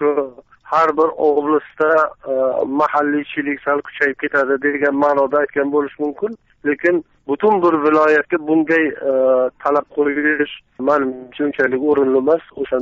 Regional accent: Jizzakh, Jizzakh Region, Uzbekistan; born there; Mana Jizzaxdan boshlayman. Jizzaxda tug'ilganman.

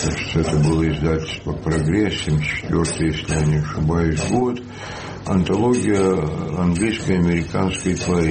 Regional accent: Dnipro, Dnipropetrovsk Oblast, Ukraine; я же из Днепропетровска, сейчас это называется Днепро

